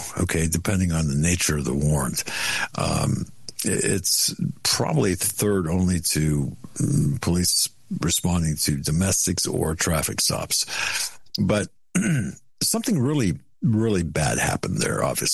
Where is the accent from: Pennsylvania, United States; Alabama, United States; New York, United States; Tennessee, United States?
Pennsylvania, United States; Erie; In my hometown in Erie.